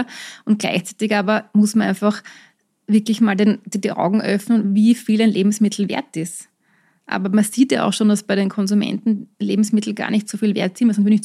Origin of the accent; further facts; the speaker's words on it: Austria; das ist nur bei uns in Österreich so, aber es ist trotzdem immer noch sehr viel, sehr billig bei uns